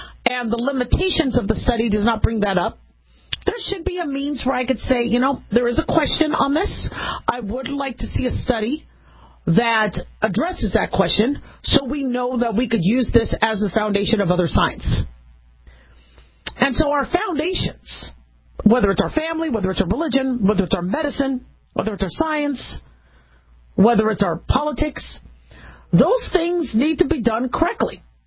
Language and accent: English; United States; being American, being a physician, being a mom, being a human